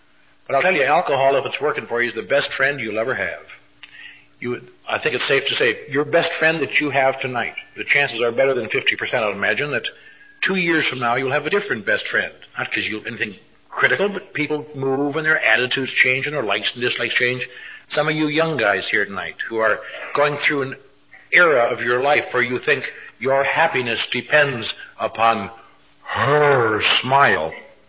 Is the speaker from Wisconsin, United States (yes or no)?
yes; Wisconsin, United States; I come from a little town up in northern Wisconsin, as I've mentioned many times. I was raised in the Lutheran religion.